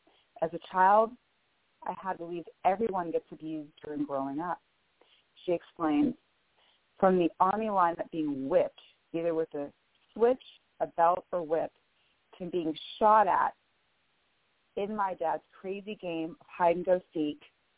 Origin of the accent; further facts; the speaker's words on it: Bellevue, Washington, United States; I am from Bellevue, Washington.